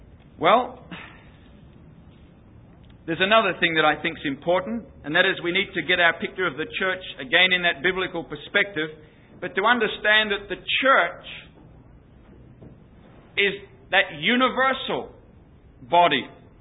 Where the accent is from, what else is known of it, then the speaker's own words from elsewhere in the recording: Ireland; Now, I'm Irish, so I can talk about that.